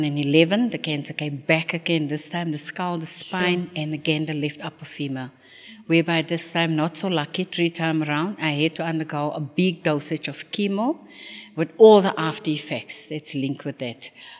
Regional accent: Reiger Park, Gauteng, South Africa; I'm actually originally from Reiger Park, my hometown.

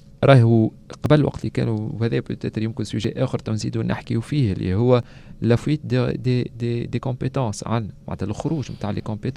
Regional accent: Tunisia; القانون اللي عندنا في تونس القانون اللي عندنا في تونس مثلا الجديد

